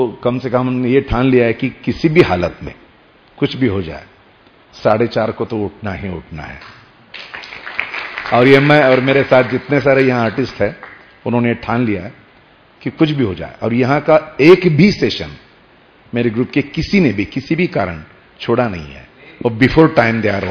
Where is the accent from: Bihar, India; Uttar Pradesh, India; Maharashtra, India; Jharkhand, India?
Maharashtra, India; Pune; मैं पूना से हूं